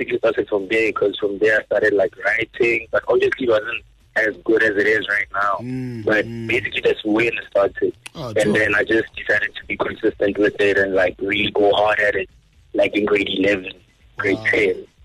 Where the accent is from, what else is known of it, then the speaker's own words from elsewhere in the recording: Mokopane, Limpopo, South Africa; Bro, me, I'm from Mokopane, Makolereng, Gunwan. So, yeah, that's where I'm from, bro.